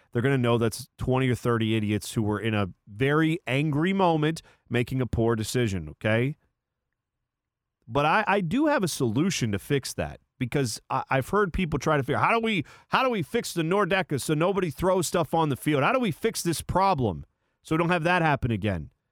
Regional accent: Ohio, United States; This guy was born in Oregon. I was born in Ohio. Guess where we both live? Oregon and Ohio, the places we grew up.

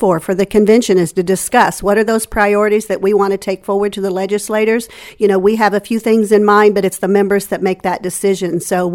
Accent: Lamont, Missouri, United States; From Pettis County. Lamont is the address, but it's kind of in the middle of nowhere. But I live there all my life.

